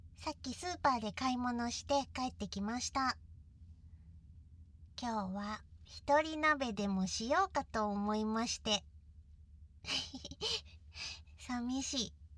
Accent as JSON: {"language": "Japanese", "region": "Hiroshima", "country": "Japan", "said": "私、牡蠣大好きなんですよ。広島出身じゃけえかね。やっぱ牡蠣鍋じゃろ。"}